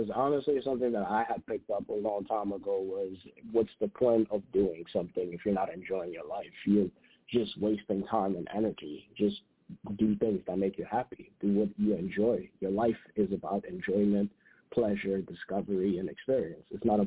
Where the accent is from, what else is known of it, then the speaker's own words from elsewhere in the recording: Madagascar; now in New York, United States; I'm from Madagascar originally, funny enough. But I'm a New Yorker at heart. I've been here for a bit.